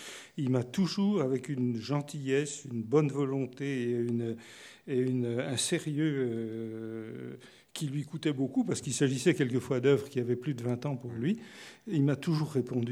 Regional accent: France; en tant que français, moi, je n'ai pas sursauté en les lisant.

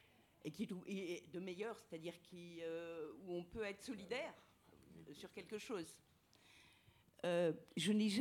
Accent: Lebanon; now in France; en tant que vivant en France depuis très longtemps, mais aussi en tant que Libanaise

